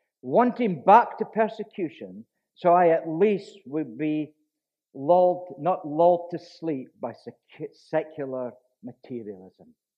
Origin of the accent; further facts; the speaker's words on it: Portknockie, Scotland, United Kingdom; But the village I grew up in Portnochy, and I grew up in a Christian home.